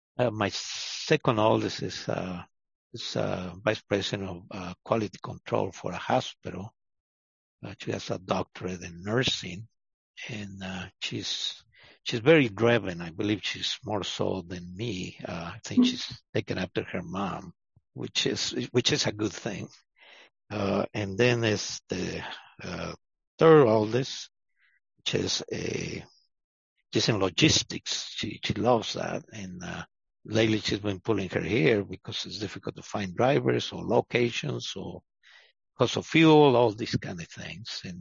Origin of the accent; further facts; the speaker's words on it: Mexico City, Mexico; I was born and raised in Mexico City, Mexico, a big metropolitan city. And my parents, they come from Spain during the Civil War.